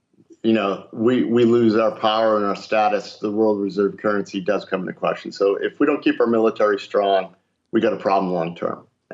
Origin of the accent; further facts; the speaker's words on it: United States; you know, as an American, you don't want the dollar to implode